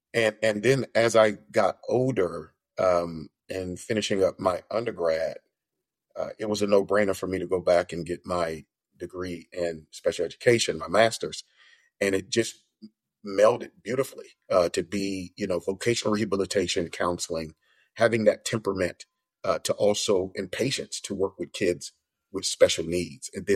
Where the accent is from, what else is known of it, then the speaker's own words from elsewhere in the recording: Mobile, Alabama, United States; now in Texas, United States; But from Mobile, Alabama, so I'm a Bama guy, roll tide, that probably burned a lot of ears. But anyway, been in Texas for what now, 25 years.